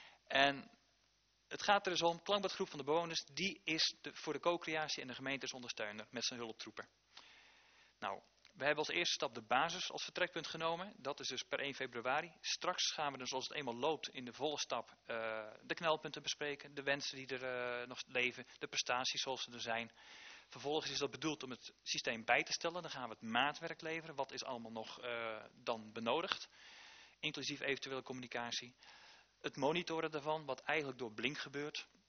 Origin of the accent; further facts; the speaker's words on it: Limburg, Netherlands; Ik ben zelf een Limburger